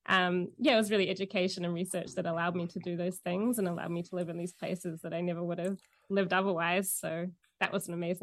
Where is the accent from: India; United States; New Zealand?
New Zealand; accent: New Zealand; moved away as an adult; So I grew up in New Zealand, and you maybe can catch a little bit of the accent. I've been out of New Zealand for 10 years now, so it's fading, but still a little bit there.